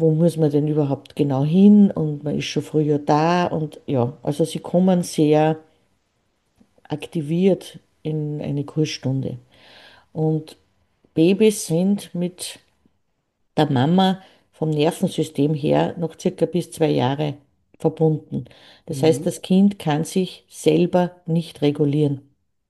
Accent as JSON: {"language": "German", "region": "Upper Austria", "country": "Austria", "said": "bei uns in Oberösterreich heißt es tümpfeln."}